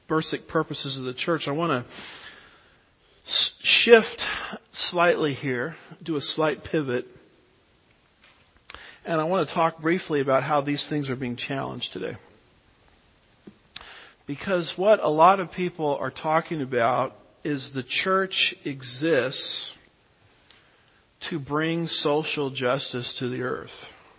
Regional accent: United States; You know, America, I love being an American.

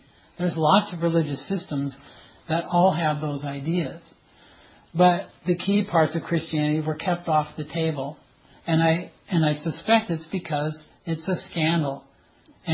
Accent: Liverpool, North West England, United Kingdom; born there; I was born in Liverpool, so I have a tendency to be a little addled about the royal family.

